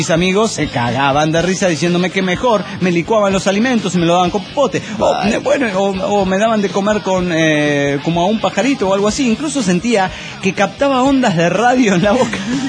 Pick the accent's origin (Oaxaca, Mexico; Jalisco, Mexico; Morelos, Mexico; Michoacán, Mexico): Jalisco, Mexico; Guadalajara; de Guadalajara, Jalisco, México.